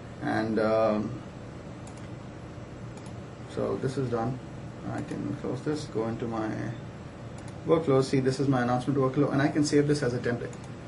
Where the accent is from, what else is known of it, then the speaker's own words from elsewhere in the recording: Pakistan; moved away as an adult; now in United States; So I'm from Pakistan, and I got hired from Pakistan by Microsoft